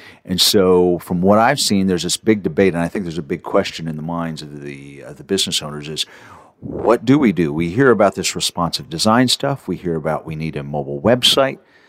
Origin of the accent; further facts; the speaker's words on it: Waco, Texas, United States; I grabbed a web developer here in my hometown of Waco.